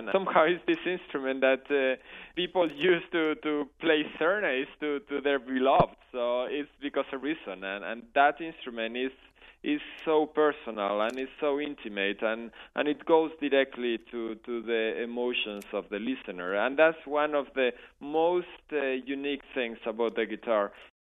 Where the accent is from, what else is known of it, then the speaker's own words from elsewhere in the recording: Logroño, La Rioja, Spain; but it was a real theater in my hometown in Logroño.